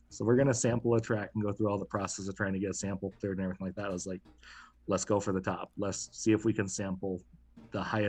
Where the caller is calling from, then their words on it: Rapid City, South Dakota, United States; Rapid City, South Dakota.